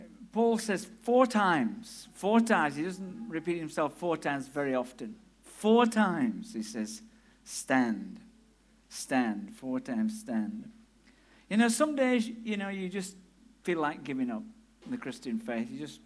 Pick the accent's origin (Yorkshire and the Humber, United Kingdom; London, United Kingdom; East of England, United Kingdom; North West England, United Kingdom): Yorkshire and the Humber, United Kingdom; now in Amersham, United Kingdom; I meet people in where I live, in Amersham, and when in High Wycombe, and when I go back to my hometown in Yorkshire